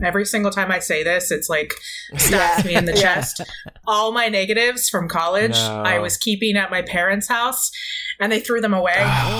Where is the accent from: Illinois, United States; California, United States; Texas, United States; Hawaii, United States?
California, United States; San Francisco; Well, I'm initially from San Francisco Bay Area.